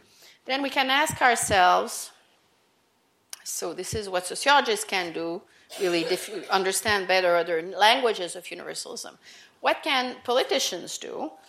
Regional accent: Canada; as a Canadian, when I was a teenager

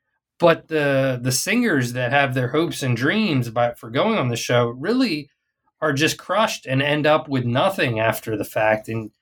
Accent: Arlington, Texas, United States; it came to my hometown. So Arlington, Texas is the place kind of in the Dallas-Fort Worth metroplex

